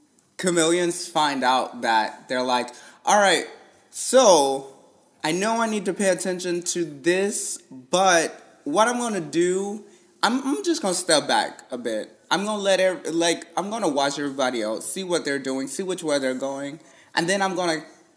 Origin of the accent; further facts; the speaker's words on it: the South, United States; We're just from the South, and you're not.